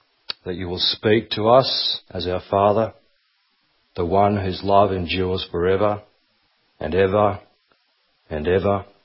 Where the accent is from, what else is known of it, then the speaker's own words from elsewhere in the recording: Collaroy, New South Wales, Australia; I grew up on Collaroy on the northern beaches of Sydney. I went to a private school.